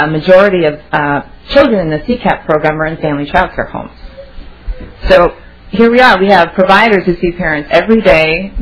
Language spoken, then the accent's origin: English; St. Cloud, Minnesota, United States; I'm from St. Cloud, Minnesota, originally.